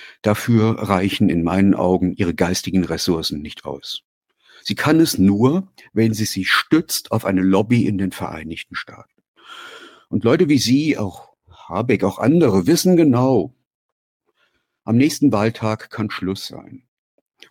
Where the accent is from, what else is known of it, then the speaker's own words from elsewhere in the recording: Saarland, Germany; Ich komme aus dem Saarland, da haben wir nicht 2, sondern 3 Kriege erlebt